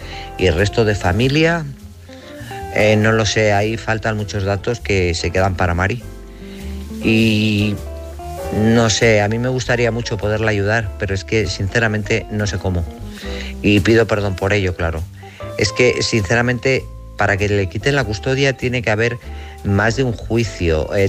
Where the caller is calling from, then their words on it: Guadalajara, Castilla-La Mancha, Spain; de Guadalajara.